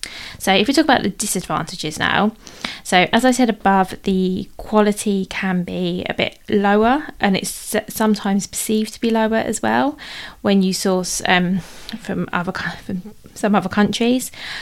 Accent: United Kingdom; So as I mentioned, as you might tell from my accent, I'm based in the UK

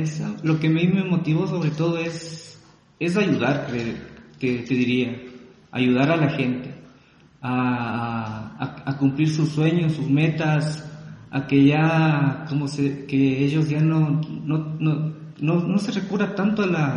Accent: Ecuador; now in Riobamba, Ecuador; soy ecuatoriano. Soy ecuatoriano, tengo 35 años … soy ingeniero civil, soy ingeniero en diseño gráfico. Y pues acá, ahorita resido en Riobamba, que es una bella ciudad

